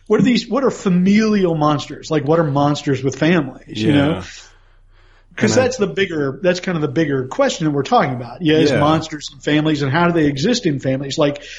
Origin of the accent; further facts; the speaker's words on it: West Virginia, United States; knowing nothing about me but from the fact that I'm from West Virginia, how much of it will you buy?